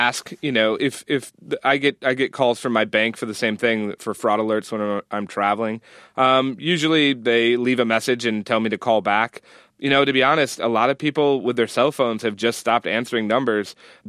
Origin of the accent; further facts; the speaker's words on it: Buffalo, New York, United States; I grew up in Buffalo, so we would get one when they closed the roads in the schools.